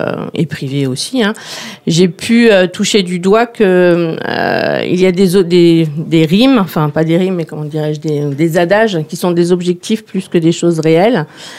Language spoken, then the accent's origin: French; Argenteuil, Île-de-France, France; moi, j'ai grandi à Argenteuil. Je dois beaucoup à la mixité sociale que représentait cette ville dans les années 80.